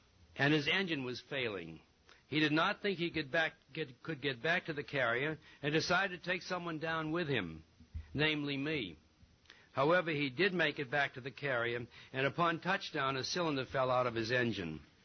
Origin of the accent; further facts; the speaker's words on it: Boston, Massachusetts, United States; reminding me of Tivoli in Copenhagen or Revere Beach outside of Boston, my hometown.